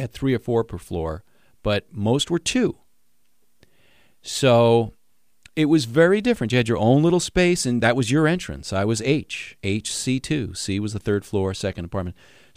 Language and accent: English; New York, United States; it was reminiscent of the house I grew up in New York. It was built in 1924.